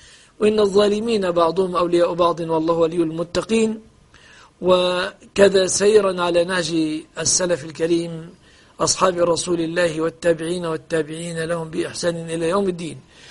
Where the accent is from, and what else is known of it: Egypt